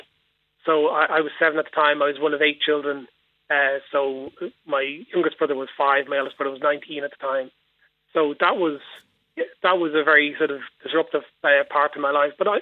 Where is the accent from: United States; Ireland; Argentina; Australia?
Ireland; Dublin, Leinster; I'm 45. I'm married, 2 kids. I'm a civil servant by day. And I spent all my life in Dublin. I grew up in Beaumont.